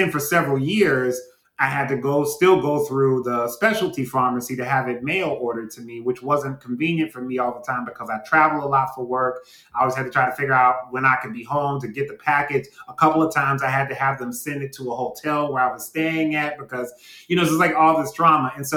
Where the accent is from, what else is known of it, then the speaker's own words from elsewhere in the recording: Cleveland, Ohio, United States; So I grew up here in Cleveland in a housing project until I was about 5 years old, until I was about 14.